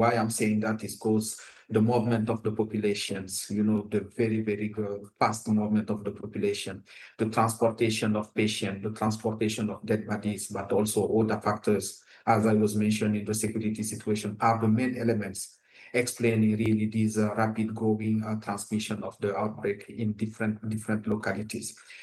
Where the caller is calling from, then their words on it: Bunia, Ituri, DR Congo; And I'm here calling from Bunia, where we are facing the same situation.